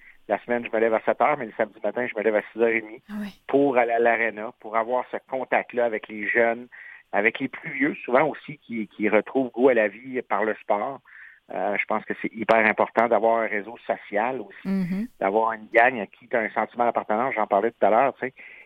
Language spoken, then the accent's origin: French; Saguenay, Quebec, Canada; also born or lived in Montreal; j'ai tellement déménagé entre Montréal et le Saguenay qu'à un moment donné, mes racines sont où, je les cherche, mais je suis natif du Saguenay.